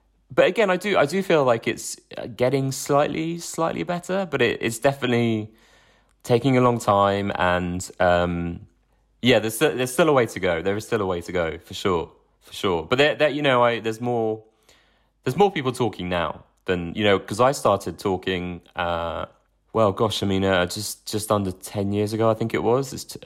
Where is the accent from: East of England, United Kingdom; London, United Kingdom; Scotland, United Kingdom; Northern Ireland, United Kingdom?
London, United Kingdom; I'm from London, I went to Manchester to study